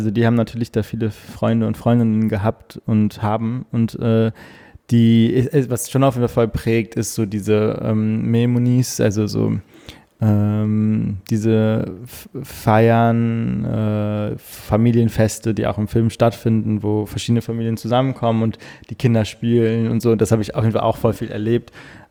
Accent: Cologne, North Rhine-Westphalia, Germany; Ich bin in Bilderstöckchen aufgewachsen. Das ist Escherstraße, Haltestelle, mit der 13.

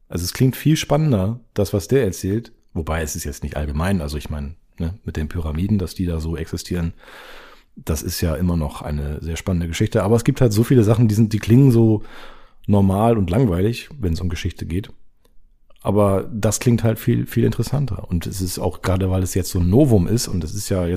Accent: Northern Germany, Germany; ich komme aus Norddeutschland. Ich nehme hier gerade in Norddeutschland auf.

